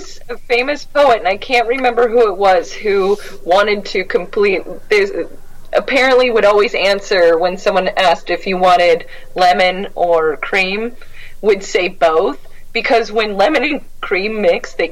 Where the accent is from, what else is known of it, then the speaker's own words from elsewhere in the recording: Cleveland, Ohio, United States; I'm from Cleveland.